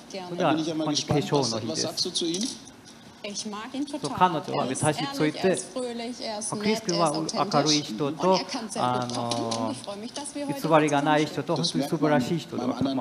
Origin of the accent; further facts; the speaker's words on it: Germany; これは、まあ、僕はドイツ人です。